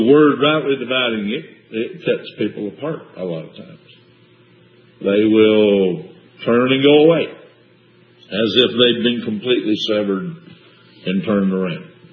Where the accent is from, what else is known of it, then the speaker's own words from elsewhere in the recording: United States; I grew up in America, I speak USA, so I'm not very good at my Spanish.